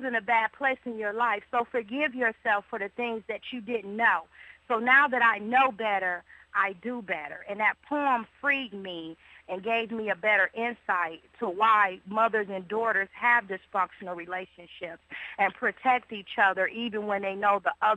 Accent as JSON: {"language": "English", "town": "Milwaukee", "region": "Wisconsin", "country": "United States", "tie": "born or raised there", "said": "Well, I grew up in Milwaukee, Wisconsin. The neighborhood that I grew up in, it was infested with drugs."}